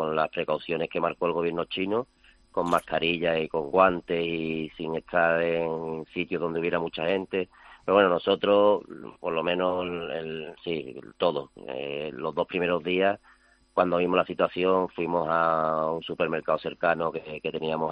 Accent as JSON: {"language": "Spanish", "country": "Spain", "said": "nosotros somos 22 españoles allí"}